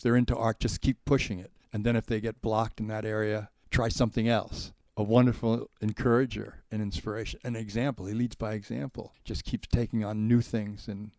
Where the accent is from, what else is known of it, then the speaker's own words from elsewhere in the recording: Jamaica, New York, United States; born there; I was born in Jamaica, New York. I was born about 2 miles from here